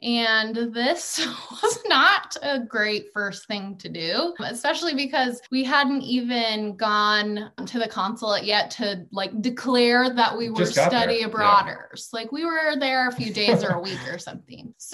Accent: Alaska, United States; I'm originally from Alaska, so getting over to Europe is quite the long haul.

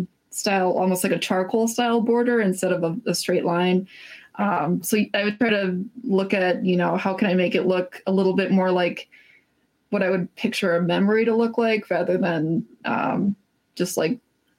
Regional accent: Minneapolis, Minnesota, United States; I'm from Minneapolis and I'm doing some mini conventions here.

